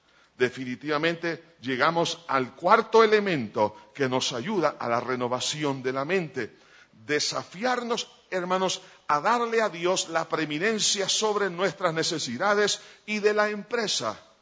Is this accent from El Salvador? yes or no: yes; El Salvador; por algo, dicen que somos guanacos.